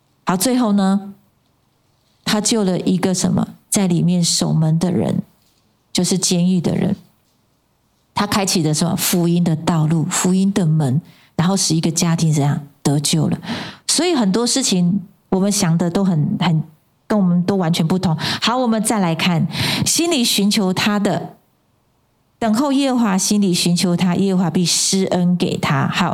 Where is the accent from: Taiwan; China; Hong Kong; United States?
Taiwan; 但是我们台湾人的心要一致